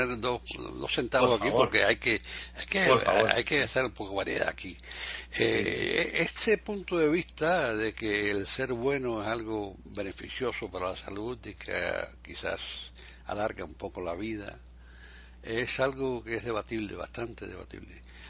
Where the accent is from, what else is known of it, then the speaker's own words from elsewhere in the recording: Cuba; Sí, yo soy cubano